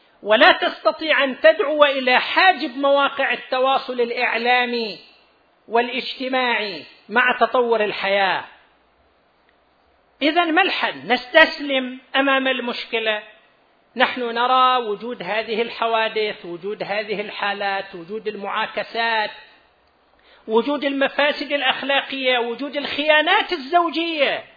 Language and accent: Arabic; Saudi Arabia; بلد مثل بلدنا المملكة العربية السعودية